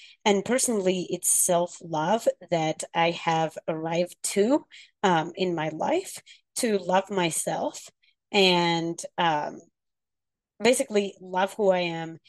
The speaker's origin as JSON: {"language": "English", "country": "Morocco", "said": "from Morocco, and I am an indigenous person. So Amazigh or Berber, native Moroccan."}